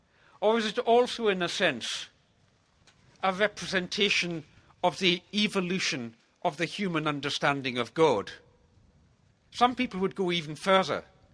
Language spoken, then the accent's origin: English; Scotland, United Kingdom; I grew up in the Hebrides of Scotland in a Presbyterian context